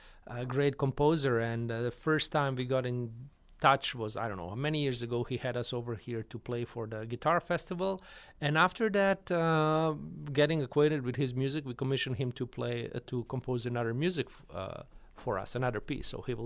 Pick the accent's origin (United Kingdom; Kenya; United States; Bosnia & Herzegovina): Bosnia & Herzegovina; Tuzla, Federation of Bosnia and Herzegovina; English is a second language; also born or lived in Sarajevo; I'm from city of Tuzla, and I went to high school in Sarajevo.